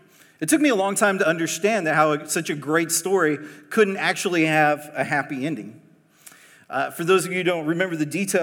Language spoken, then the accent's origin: English; Arizona, United States; also born or lived in Texas; I've told many of you and shared stories about growing up in Arizona. And while those are true, they're only partly true. Because I was not born in Arizona, I was actually born in Texas.